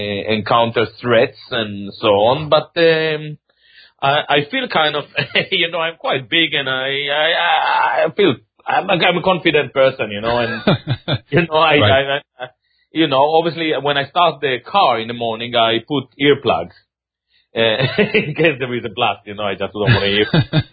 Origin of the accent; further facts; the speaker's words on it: Israel; accent: Israeli; now in United Kingdom; to give my Israeli accent, you know, some extra power